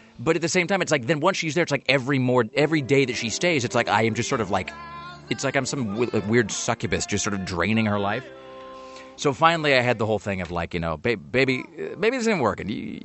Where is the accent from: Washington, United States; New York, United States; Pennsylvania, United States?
Washington, United States; Kennewick; moved away; also born or lived in Salt Lake City / San Diego; So I grew up in Kennewick, and then I lived in a bunch of places, and then I moved to Salt Lake, and then, you know, San Diego, and then here, and then whatever.